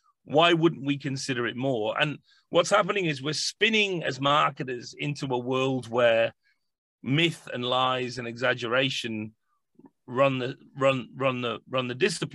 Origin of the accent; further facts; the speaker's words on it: North West England, United Kingdom; You know, I'm more prosaic. You know, I'm from Cumbria, for God's sake.